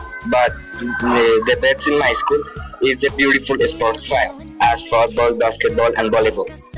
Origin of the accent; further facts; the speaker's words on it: Zipaquirá, Cundinamarca, Colombia; born there; English is a second language; now in Puente Nacional, Colombia; I am 15 years old. I was born in Zipaquirá, Colombia, but I live in Puente Nacional.